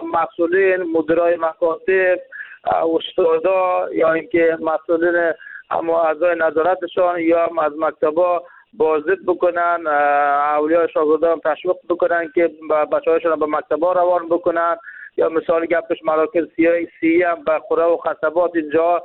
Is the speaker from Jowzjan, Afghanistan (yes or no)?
yes; Jowzjan, Afghanistan; ولایت ما ولایت جوزجان برای فعلا ولایت ناامن است